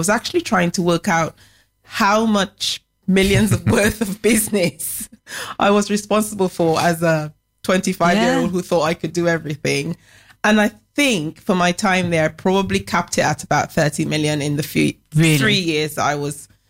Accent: Trinidad & Tobago; I'm from Trinidad.

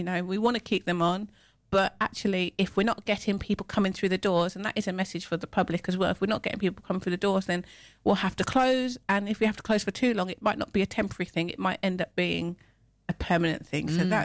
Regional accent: Midlands, United Kingdom; accent: Midland; My Midland accent.

